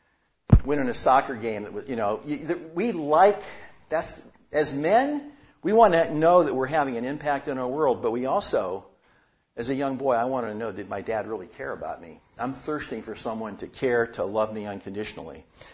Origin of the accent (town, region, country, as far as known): Youngstown, Ohio, United States; born or raised there